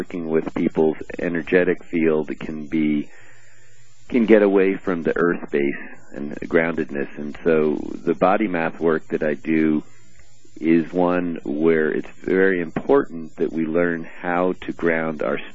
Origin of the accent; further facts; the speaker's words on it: New Jersey, United States; now in Colorado, United States; Well, actually, I grew up just across the Delaware. I grew up in New Jersey.